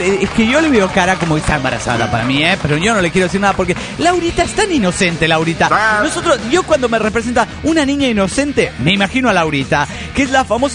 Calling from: California, United States; aquí vengo escribiéndoles desde California.

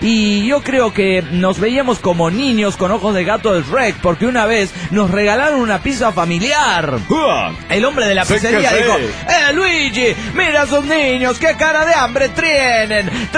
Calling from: Toluca, State of Mexico, Mexico; de Toluca, México

